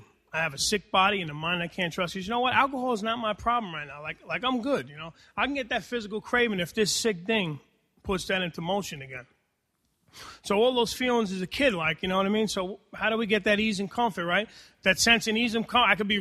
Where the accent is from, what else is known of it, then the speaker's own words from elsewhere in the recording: Hoboken, New Jersey, United States; And I'm born and raised in Hoboken, New Jersey. Might I add, real Hoboken when I grew up there, you know? And a lot of Spanish people back then.